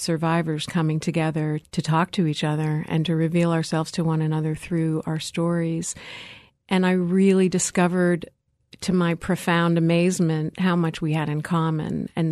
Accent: East Coast, United States; moved away as an adult; now in California, United States; And as my own experience growing up on the East Coast, but migrating to California as a college student, you know, I still feel that California is my adopted home.

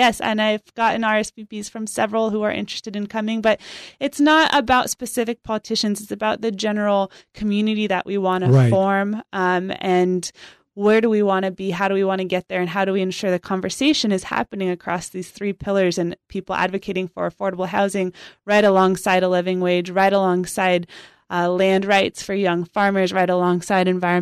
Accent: California, United States; So for me, I'm born and raised in Sonoma County, seen a lot of growth

